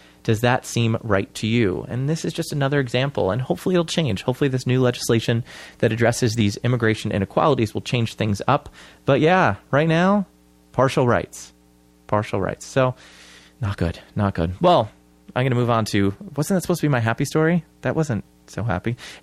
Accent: New Jersey, United States; Senator Robert Menendez of my home state of New Jersey is expected to introduce comprehensive immigration legislation

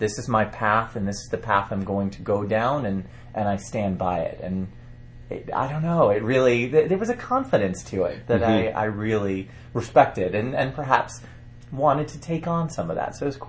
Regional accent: New York, United States; as a New Yorker, I thought, gosh, just the way that people are responding, that would never happen in New York

